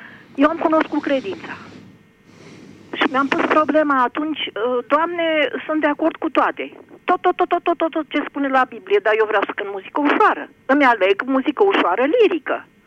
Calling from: Piatra Neamț, Neamț County, Romania; din Piatra Neamț

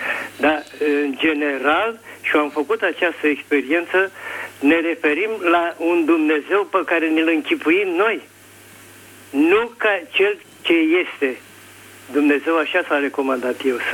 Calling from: Bucharest, Romania; și sunt din București și am o vârstă

